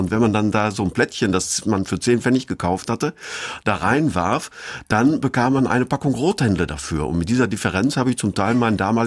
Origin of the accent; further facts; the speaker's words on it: Altena, North Rhine-Westphalia, Germany; davon geträumt, dass die Verfilmung in meiner Heimatstadt, wo die Handlung spielt, stattfinden würde